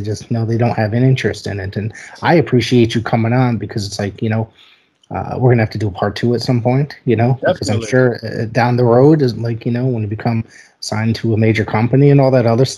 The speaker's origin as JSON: {"language": "English", "region": "Northeast", "country": "United States", "tie": "born or raised there", "said": "because I grew up in the Northeast and it's my favorite area, yeah."}